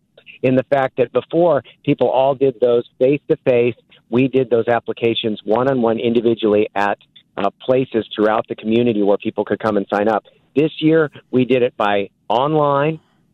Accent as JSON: {"language": "English", "region": "Nebraska", "country": "United States", "also_born_or_lived": "South Dakota / East Coast", "said": "I'm originally from Nebraska, or at least the last 20-plus years I lived in Nebraska, and I went to school. I went to college in South Dakota"}